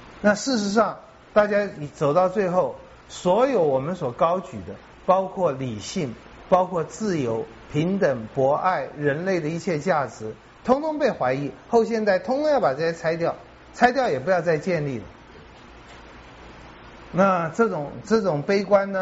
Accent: Taiwan

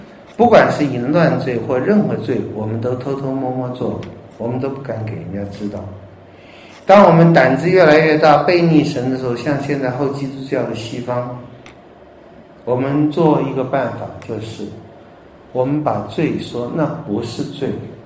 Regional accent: China; 哎呀，不行，我们中国人有这句话，恨不相逢未嫁时，还君明珠香双泪水。

